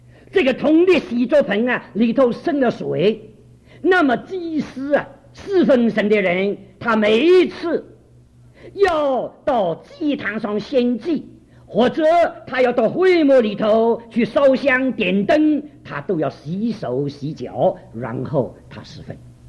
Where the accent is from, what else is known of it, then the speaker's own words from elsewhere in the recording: Shanghai, China; first language Shanghainese; Chinese is a second language; 我那个时候国语也不大懂，我讲上海话的，我上海人，国语也不大懂。